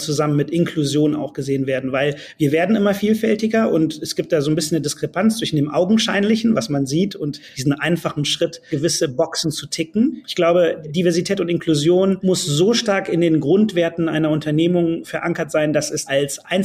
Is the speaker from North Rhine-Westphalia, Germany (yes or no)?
yes; Bonn, North Rhine-Westphalia, Germany; born there; ich bin ja, wie gesagt, in Bonn geboren. Mein Vater kam aus Nigeria nach Deutschland, meine Mutter aus Frankreich, die haben sich hier getroffen. Natürlich bin ich made in Germany